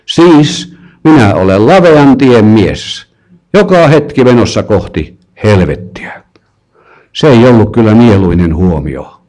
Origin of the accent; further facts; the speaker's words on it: Ostrobothnia, Finland; kun minä kasvoin Pohjanmaalla, Karjalasta päin minunkin vanhempani on kyllä sinne tulleet sodan jaloissa.